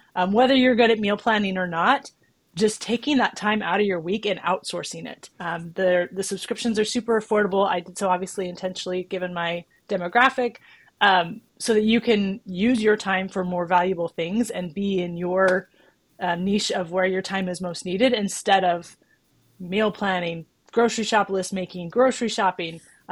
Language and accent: English; Texas, United States; I grew up in Texas. I was a Chick-fil-A girl.